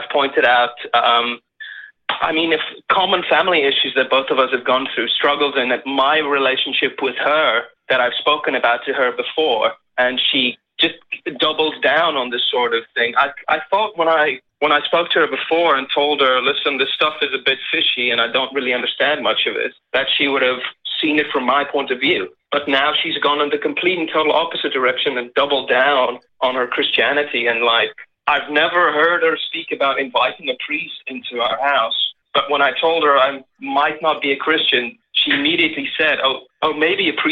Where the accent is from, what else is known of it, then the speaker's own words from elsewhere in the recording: South Africa; now in United States; I've spent the last 3 years in the States. I'm originally from South Africa, and my family is super religious.